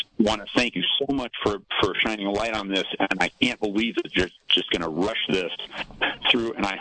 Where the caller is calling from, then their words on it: Calistoga, California, United States; I'm calling from Calistoga.